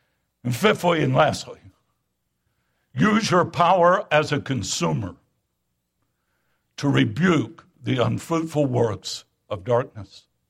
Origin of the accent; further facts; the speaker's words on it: United States; Beloved, it's a good thing to be an American. I praise God that I am an American.